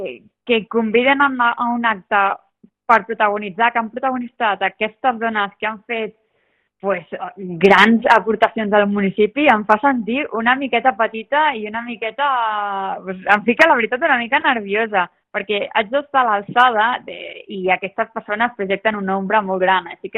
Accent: Olèrdola, Catalonia, Spain; Doncs la veritat és que de casa teva, d'on has viscut tota la vida, et convoquin

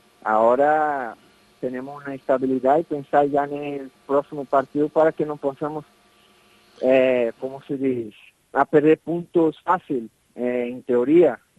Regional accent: Brazil; Spanish is a second language; A lo mejor en Brasil nosotros, yo como brasileño

